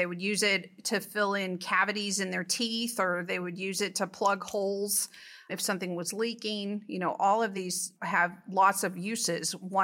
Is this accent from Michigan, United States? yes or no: no; California, United States; So I grew up in California